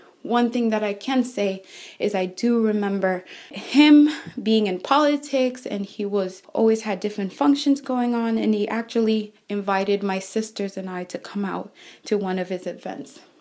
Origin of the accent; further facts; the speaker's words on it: Nairobi, Kenya; I was born and raised in Nairobi, Kenya to my parents, Elizabeth and Edwin, along with my two sisters and brother. Around the time that I was five, my mother moved to the United States and my siblings and I stayed back home with our grandparents.